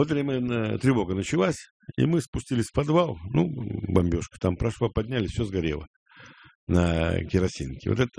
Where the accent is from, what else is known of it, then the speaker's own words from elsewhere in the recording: Saint Petersburg, Russia; Я питерский совершенно человек